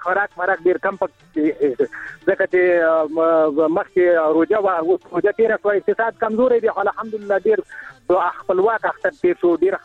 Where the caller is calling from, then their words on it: Nangarhar, Afghanistan; زه په ننګرهار کې یم د ستګرم ولسوالۍ.